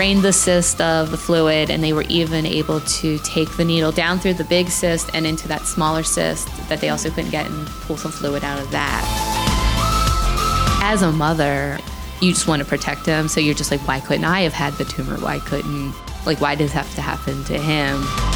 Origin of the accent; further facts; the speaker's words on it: Baltimore, Maryland, United States; I am from Baltimore.